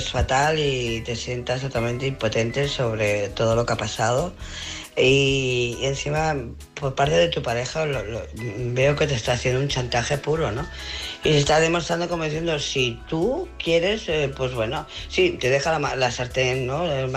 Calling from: Barcelona, Catalonia, Spain; de Barcelona.

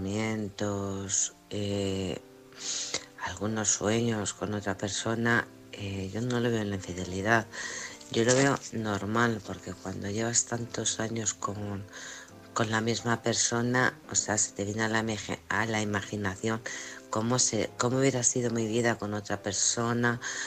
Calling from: Alcorcón, Community of Madrid, Spain; de Alcorcón.

